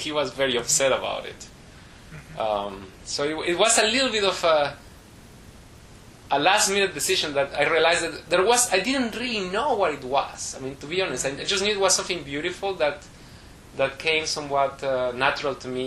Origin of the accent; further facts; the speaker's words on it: Mexico City, Mexico; I was born and raised in Mexico. Mm-hmm. I grew up in Mexico City. It's a huge monster of a city.